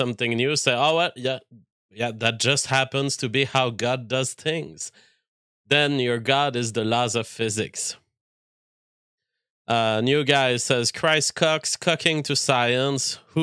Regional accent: Canada; as a Canadian, I cannot publish this link on my social media

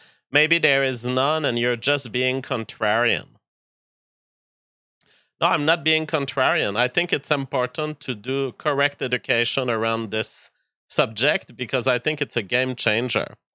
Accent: Canada; you're going to see news that I talk about as a Canadian.

